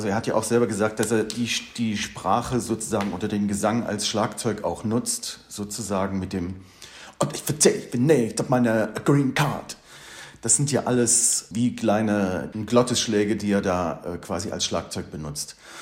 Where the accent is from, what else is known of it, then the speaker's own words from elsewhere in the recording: Thuringia, Germany; now in Berlin, Germany; Ich komme aus Thüringen gebürtig, bin aber jetzt schon seit 35 Jahren in Berlin.